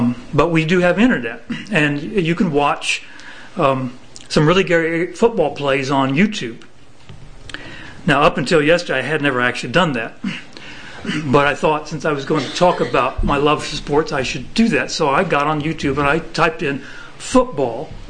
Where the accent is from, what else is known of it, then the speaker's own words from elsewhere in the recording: Midwest, United States; also born or lived in Maine; Now, I grew up in the Midwest, and they didn't even know about hockey back when I was growing up. It wasn't until we moved to Maine that I was exposed to it.